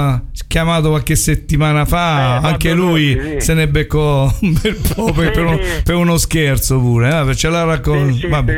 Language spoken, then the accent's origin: Italian; Lecce, Apulia, Italy; siamo salentini, leccesi, è vero, abbiamo quella cadenza particolare.